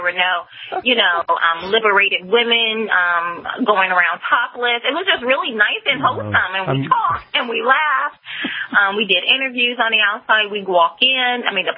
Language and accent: English; United States; And I'm very grateful to God that I'm an American.